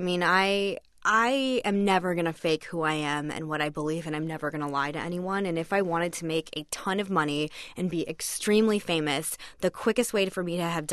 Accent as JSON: {"language": "English", "region": "Arizona", "country": "United States", "said": "I'm actually like obsessed with meth in this country right now just because I'm from Arizona and it's such a huge problem."}